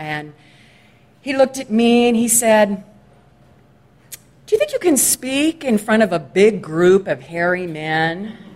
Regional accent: Sherman Oaks, California, United States; also born or lived in Los Angeles; And I grew up in the San Fernando Valley. I grew up in Sherman Oaks to a really loving, inconsistent family.

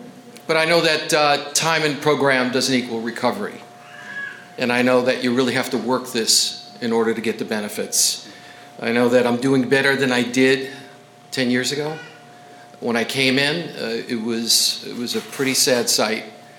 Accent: Astoria, Queens, New York, United States; Obviously, I'm not from West Covina. I come from a little area called Astoria, Queens, New York.

